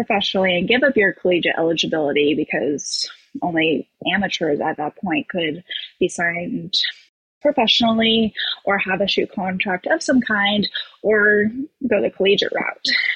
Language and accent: English; Camas, Washington, United States; Yeah, so I grew up in Southwest Washington. It's about 15 minutes outside of Portland.